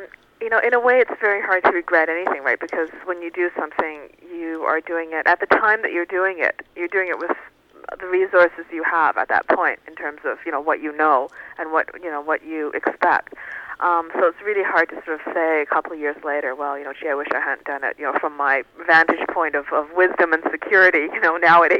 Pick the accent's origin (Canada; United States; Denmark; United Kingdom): Canada; because I am Chinese Canadian